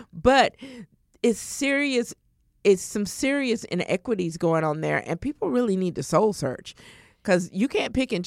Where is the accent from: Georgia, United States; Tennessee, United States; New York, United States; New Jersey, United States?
Georgia, United States; Because I grew up in Georgia and I go to Florida a lot and went all through my childhood.